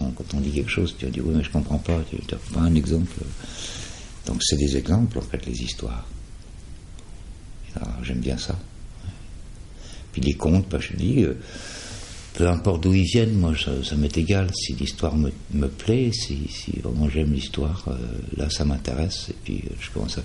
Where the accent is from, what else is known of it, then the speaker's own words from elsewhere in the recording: Lunéville, Grand Est, France; Je viens de l'Est, de la région de Nancy, Lunéville, avec des parents alsaciens du côté de Haguenau. Donc je suis un gars de l'Est, quoi.